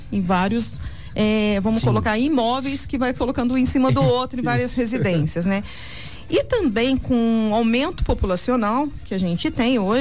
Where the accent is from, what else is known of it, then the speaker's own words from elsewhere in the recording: Minas Gerais, Brazil; E olha que eu sou mineira, hein?